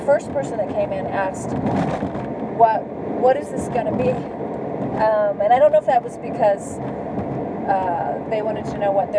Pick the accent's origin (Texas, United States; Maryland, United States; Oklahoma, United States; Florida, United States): Texas, United States; We lived far away. I grew up in Texas, she was in California